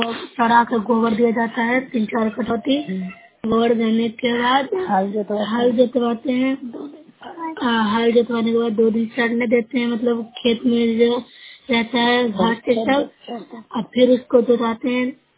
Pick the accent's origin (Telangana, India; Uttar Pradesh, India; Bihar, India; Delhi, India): Bihar, India; मैं news block के हूँ, जिला नालंदा की निवासी हूँ।